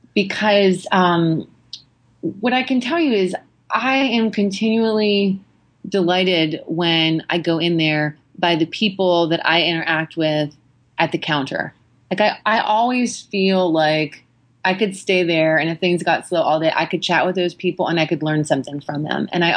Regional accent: Canton, Ohio, United States; whether I'm in Australia or I'm in the UK or I'm here in Austin or even Canton, Ohio, my hometown.

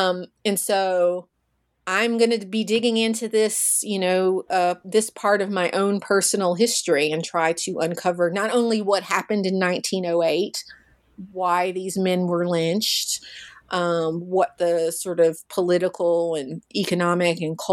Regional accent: Russellville, Kentucky, United States; also born or lived in Nashville, United States; In my hometown of Russellville, Kentucky.

